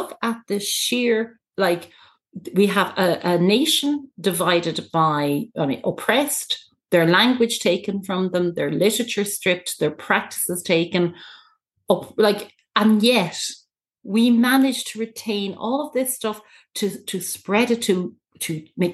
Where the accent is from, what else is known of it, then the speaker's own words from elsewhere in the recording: Ireland; I grew up in a household where like being Irish is God's gift to the world.